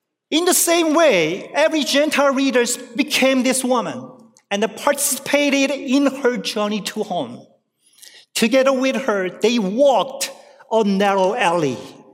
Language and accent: English; Kansas City, Missouri, United States; I came from the Kansas City, Missouri.